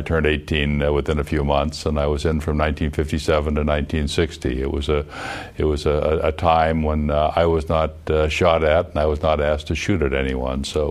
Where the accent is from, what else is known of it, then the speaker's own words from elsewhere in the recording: Galena, Illinois, United States; also born or lived in Madison, Wisconsin; I was born in Wisconsin, in Madison, but I was raised in Galena, Illinois, an old mining town on the Mississippi River.